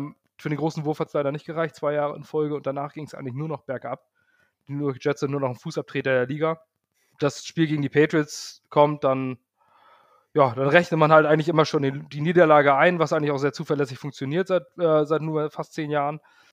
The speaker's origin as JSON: {"language": "German", "town": "Ratzeburg", "region": "Schleswig-Holstein", "country": "Germany", "said": "Ja, man hört's, ich komme aus dem Norden, also noch weiter oben, aus Ratzeburg, in der Nähe von Hamburg, Schleswig-Holstein."}